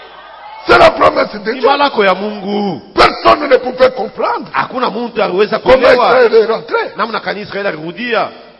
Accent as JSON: {"language": "French", "town": "Kolwezi", "region": "Lualaba", "country": "DR Congo", "said": "Il y a des gens, comme la chez nous à Kolwezi, il y a des gens qui sont partis au temps des troubles."}